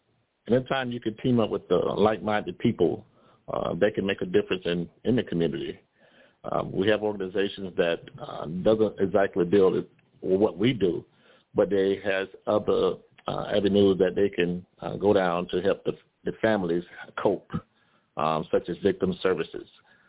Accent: Riviera Beach, Florida, United States; I'm growing up in Riviera Beach and going to elementary school there and high school and off to the military

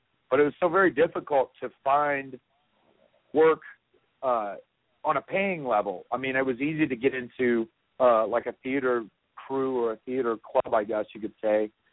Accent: North Carolina, United States; I grew up in North Carolina, which was the sort of the middle of the Mid-Atlantic territories

